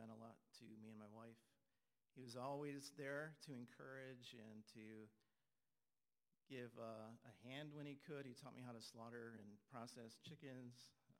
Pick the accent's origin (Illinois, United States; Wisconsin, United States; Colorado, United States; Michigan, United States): Illinois, United States; Mount Carroll; I'm from Mount Carroll.